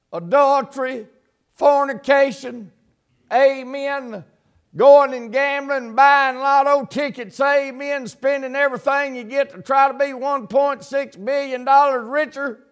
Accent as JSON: {"language": "English", "region": "Louisiana", "country": "United States", "tie": "born or raised there", "said": "back where I'm from, I was born and raised in Louisiana."}